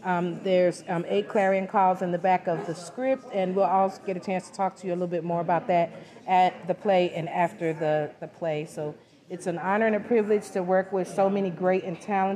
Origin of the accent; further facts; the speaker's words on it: New Jersey, United States; also born or lived in Philadelphia / South Carolina; I was born in Philadelphia, and I was also raised in New Jersey and in South Carolina.